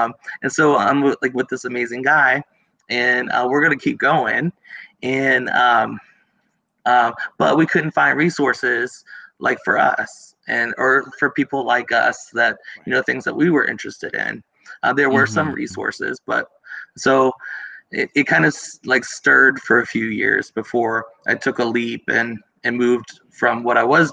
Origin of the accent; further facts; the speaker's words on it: Southern US, United States; I'm originally from East Coast. I'm like Southern raised. And I moved out here in 2012.